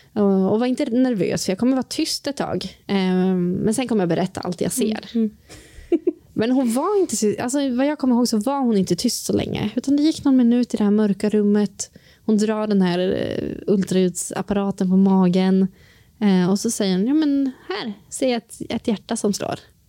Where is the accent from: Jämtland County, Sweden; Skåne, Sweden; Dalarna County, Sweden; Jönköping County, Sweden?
Jämtland County, Sweden; Östersund; Och då när vi var hemma i Östersund och hade berättat det här för våra familjer